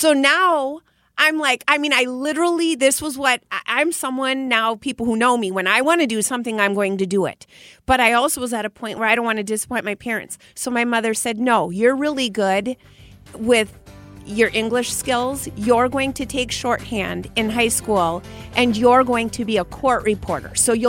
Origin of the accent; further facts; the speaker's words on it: Brookfield, Wisconsin, United States; It felt difficult because I grew up in Brookfield, and that year they changed the border.